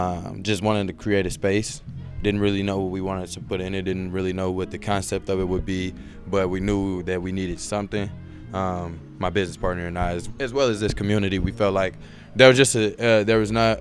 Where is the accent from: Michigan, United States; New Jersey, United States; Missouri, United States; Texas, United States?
Missouri, United States; St. Louis; and we want to continue to make sure that we're adding to that culture because we're both from St. Louis.